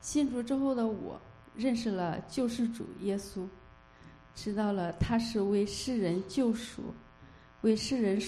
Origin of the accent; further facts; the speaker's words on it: Nanyang, Henan, China; moved away as an adult; now in Toronto, Canada; ，我老家是河南南阳，我是2022年5月来多伦多，现在在 AMD 做芯片验证工作。我的先生王鑫，他也是河南南阳人，我们老乡